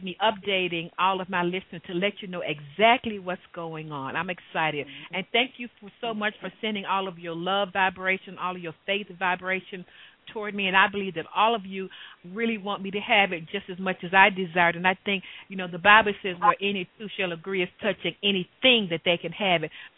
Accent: Chattanooga, Tennessee, United States; Okay, well, originally I'm from Chattanooga, Tennessee, and I attended Tennessee State University

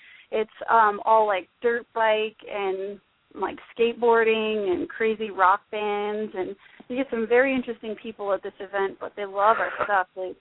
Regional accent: California, United States; I grew up in Orange County, California.

